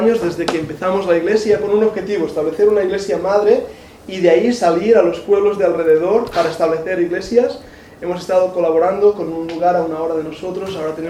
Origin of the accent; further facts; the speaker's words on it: Catalonia, Spain; yo sé que tengo un acento rarillo, ¿verdad que sí? No soy gallego, no, soy catalán. Pero de verdad, te hablo catalán. Y mezclado con el inglés, es por eso que tengo un acento raro cuando hablo.